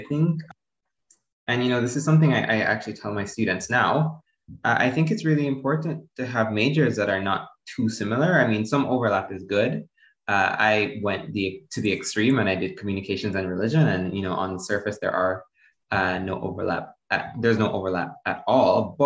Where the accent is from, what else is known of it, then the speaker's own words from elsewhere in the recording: Jamaica; moved away as an adult; now in Canada; So I grew up in Jamaica. I was there till I was 18. And I actually came to Canada specifically for university.